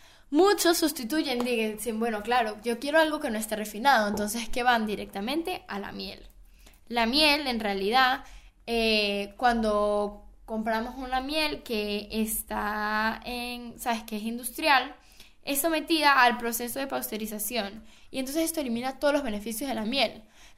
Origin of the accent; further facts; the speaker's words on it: Venezuela; también en Venezuela, que es de donde yo vengo